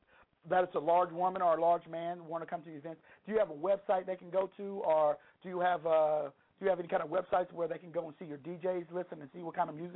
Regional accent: Louisiana, United States; Louisiana, so I got to be biased.

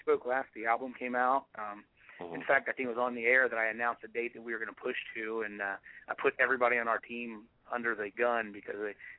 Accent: Kentucky, United States; And it's 542 miles. That's round trip from my hometown in Kentucky, as you know from our last time.

